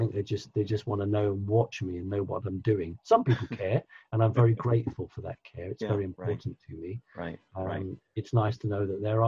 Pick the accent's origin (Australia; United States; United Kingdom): United Kingdom; but I'm British.